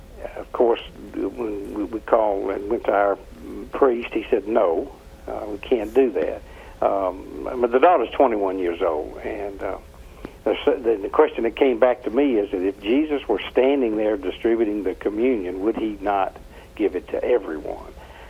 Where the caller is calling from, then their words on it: Atlanta, Georgia, United States; Atlanta, Georgia.